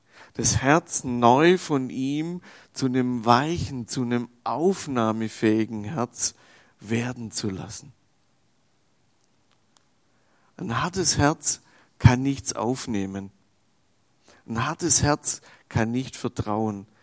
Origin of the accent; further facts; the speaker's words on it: Swabia, Germany; Ich als Schwabe würde sagen, oh, den kann man nur gebrauchen.